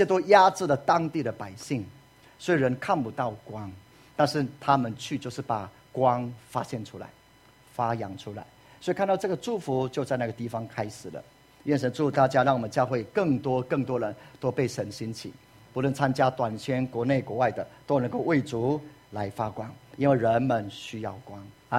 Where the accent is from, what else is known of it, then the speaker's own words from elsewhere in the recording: Taiwan; 万民如果用在我们台湾人的话，你觉得台湾人有没有很多幽暗呢？